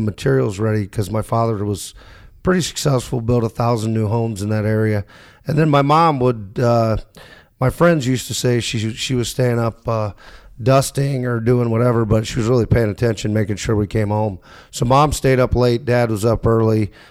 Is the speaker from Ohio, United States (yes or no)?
yes; Marietta, Ohio, United States; Yeah, so I grew up in a small town, at least by Ohio standards, called Marietta.